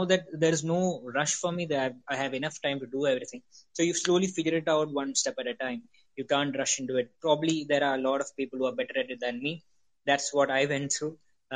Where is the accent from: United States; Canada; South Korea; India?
India; actually. I'm from India. I'm based out of India.